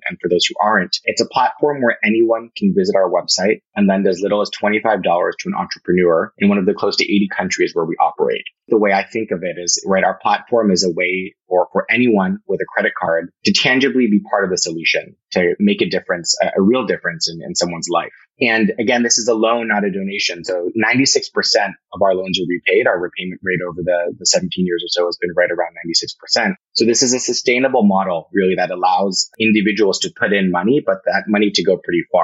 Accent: Berkeley, California, United States; So I grew up in the Bay Area, where I'm coming to you from today. Grew up in Berkeley, California

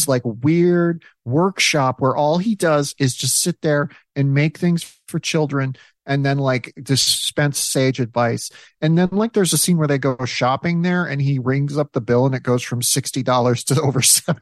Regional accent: South Dakota, United States; Yeah, I grew up in South Dakota.

